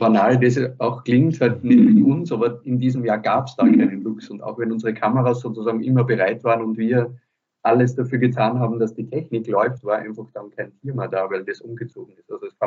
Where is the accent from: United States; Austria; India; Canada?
Austria; Und bei uns in Österreich, weiß ich nicht, ob wir da schon etwas erkannt haben